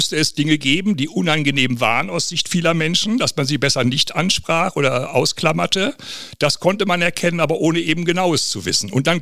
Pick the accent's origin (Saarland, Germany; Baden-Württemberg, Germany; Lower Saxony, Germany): Lower Saxony, Germany; Leer; ich komme aus Leere und ich kenne das Thema eben von Familienfeiern und Gesprächen der Erwachsenen